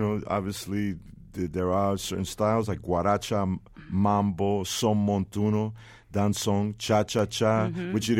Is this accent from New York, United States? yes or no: yes; South Bronx, New York, United States; I'm from the South Bronx. She's from South Brooklyn. Our parents are Puerto Ricans, and we had house parties.